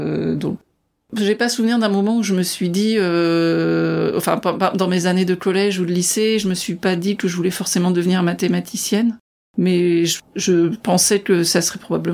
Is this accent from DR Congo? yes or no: no; Orléans, Centre-Val de Loire, France; moved away as an adult; j'ai grandi à Orléans, dans la banlieue d'Orléans, où je suis restée jusqu'au bac.